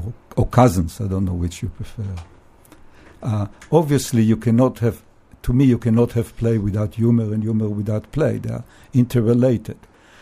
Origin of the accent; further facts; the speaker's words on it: Israel; English is a second language; Growing up in Israel, for example, I like most Israelis, I served in the army in Israel.